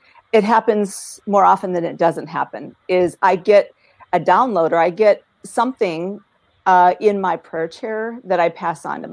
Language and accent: English; Sioux Falls, South Dakota, United States; and then my hometown, Sioux Falls, South Dakota, was hit with three tornadoes that day before.